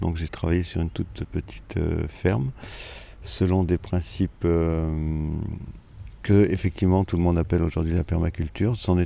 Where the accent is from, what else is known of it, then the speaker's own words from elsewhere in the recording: Nouvelle-Aquitaine, France; telle que je la voyais évoluer autour de chez moi en Charente-Maritime